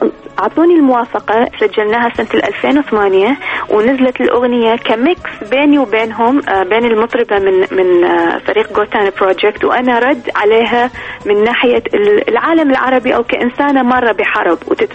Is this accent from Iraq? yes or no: yes; Iraq; now in Toronto, Canada; أنا مغنية عراقية وحابة أسوي مشروع أنه أربط بالكلام العراقي ويا الموسيقى الحديثة